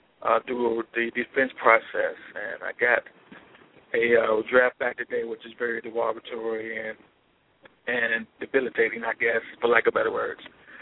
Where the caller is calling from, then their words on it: West Virginia, United States; I'm calling currently from West Virginia.